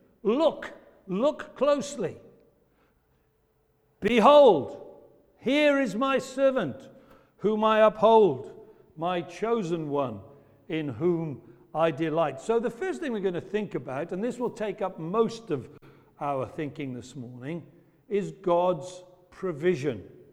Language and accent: English; Wales, United Kingdom; despite having a Scottish sounding name, it's actually an Irish name, but I'm Welsh, so there you go.